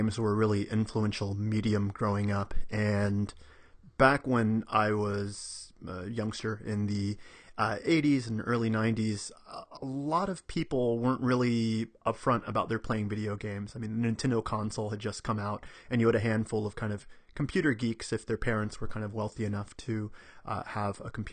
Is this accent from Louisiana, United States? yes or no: no; Dallas, Texas, United States; at least where I was growing up in Dallas, Texas.